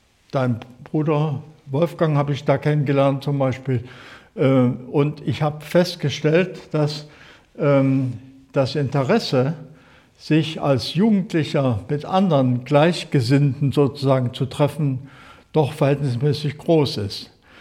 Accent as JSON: {"language": "German", "town": "Zschopau", "region": "Saxony", "country": "Germany", "tie": "born or raised there", "said": "In Zschopau, da wo ich groß geworden bin, gingen wir morgens in den normalen Gottesdienst und abends in die landeskirchliche Gemeinschaft."}